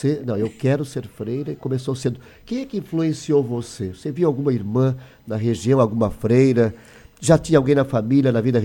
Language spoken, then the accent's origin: Portuguese; Rio de Janeiro, Brazil; É o nome da rua do bairro onde eu nasci e cresci também